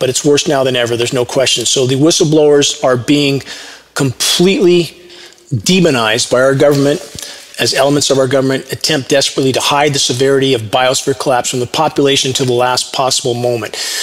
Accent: Upland, California, United States; but I grew up in the Inland Empire of Southern California, upland, at the base of the San Gabriel Mountains.

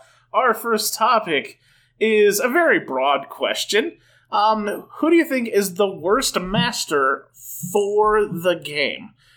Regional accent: Iowa, United States; Because we're all from Iowa, except for that one guy.

